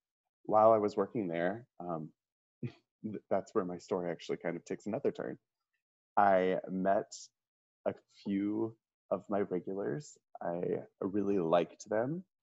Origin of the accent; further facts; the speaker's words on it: Centralia, Missouri, United States; But I was raised in Centralia, Missouri.